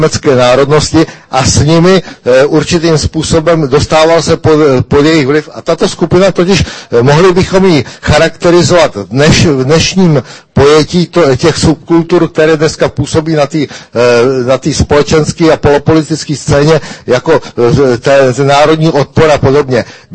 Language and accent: Czech; Prague, Czechia; Vyrůstal jsem ve Vršovicích a v té oblasti tato skupina, tato subkultura vznikala.